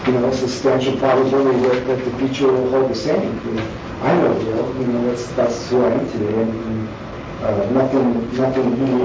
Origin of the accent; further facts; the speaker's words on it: Pennsylvania, United States; moved away; I came from Pennsylvania. I was trying to go west.